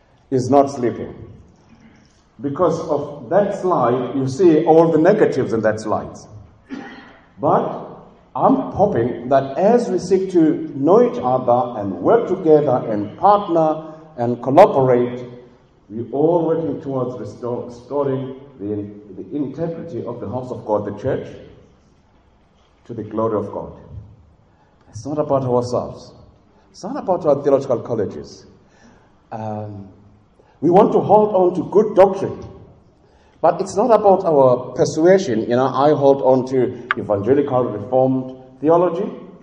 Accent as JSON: {"language": "English", "town": "Cape Town", "region": "Western Cape", "country": "South Africa", "said": "Well, I'm from Cape Town, and I know"}